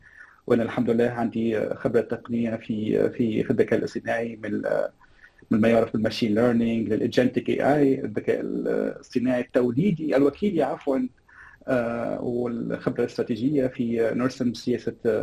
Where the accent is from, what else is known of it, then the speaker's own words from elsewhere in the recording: Sfax, Sfax Governorate, Tunisia; also born or lived in Germany; انا ولد صفاقس